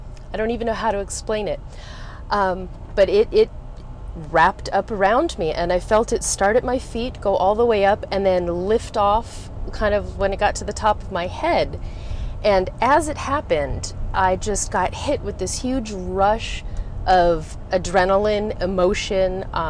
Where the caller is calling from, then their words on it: California, United States; I'm calling from the San Francisco Bay Area.